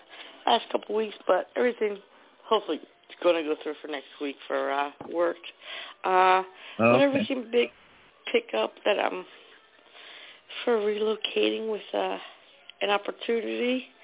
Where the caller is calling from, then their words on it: New Jersey, United States; From New Jersey.